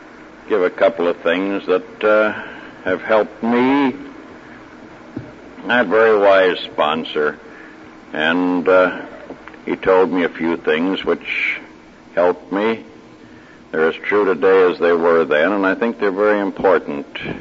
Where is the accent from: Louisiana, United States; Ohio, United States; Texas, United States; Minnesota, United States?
Ohio, United States; Cleveland; I'm from Cleveland, Ohio, as you've been told